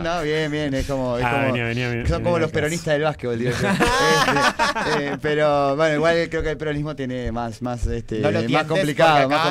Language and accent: Spanish; Montevideo, Uruguay; Y te parece que Montevideo es horroroso. Y si vas a un barrio, yo qué sé, yo soy de Espuro originalmente. Espuro es un barrio que podría ser un barrio de cualquier ciudad del interior.